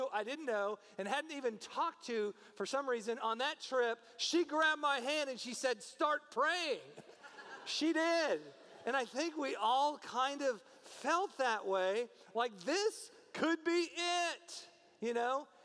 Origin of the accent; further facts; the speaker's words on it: Newton, Iowa, United States; So 2 to 3 times a year, when I was a kid growing up in Newton, Iowa, we would have tornado drills across the whole city.